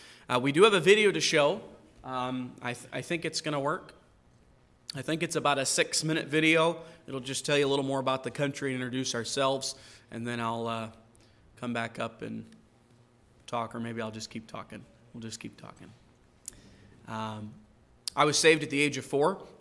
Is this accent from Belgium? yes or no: no; Burnaby, British Columbia, Canada; I am originally from Burnaby, British Columbia, just closer there to the United States border there in the Lower Mainland.